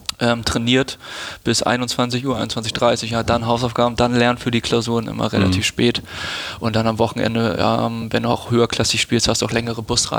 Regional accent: Schleswig-Holstein, Germany; now in Hamburg, Germany; Dann in Lübeck zur Schule gegangen, ist das auch keine Großstadt. Und dann zu der Ausbildung dann nach Hamburg gezogen.

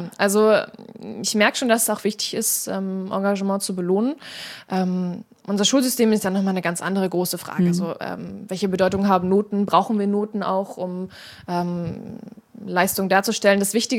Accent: Northern Germany, Germany; Moin sagt man natürlich so bei uns im Norden.

